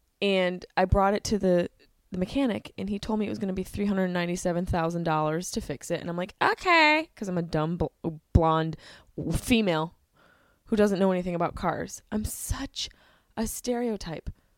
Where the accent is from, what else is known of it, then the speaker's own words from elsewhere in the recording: Syracuse, New York, United States; And then I'm in Syracuse, my hometown, 23rd.